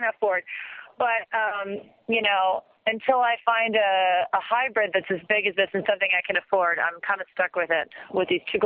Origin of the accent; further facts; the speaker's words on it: Ireland; I'm Irish. I'm actually a dual citizen, but I'm Irish